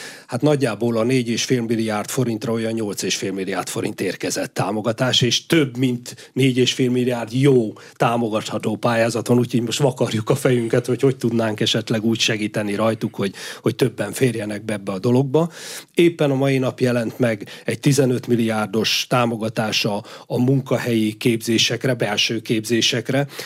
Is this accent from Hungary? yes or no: yes; Szabolcs-Szatmár-Bereg, Hungary; Ráadásul, ugye én is Szabolcs-Szatmár megyéből származom.